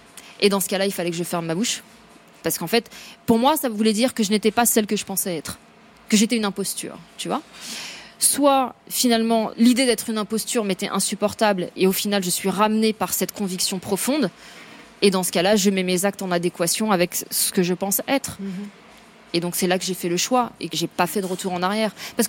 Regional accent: France; le Maroc, c'est mes racines et que la France a été mes ailes. Parce que j'ai conscience aussi que bah, y a beaucoup de choses que j'ai pu faire aussi parce que j'ai grandi en France.

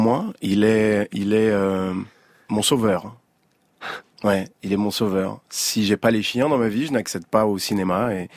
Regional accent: Melun, Île-de-France, France; J'ai grandi à Melun, j'ai le souvenir d'aller prendre la voiture

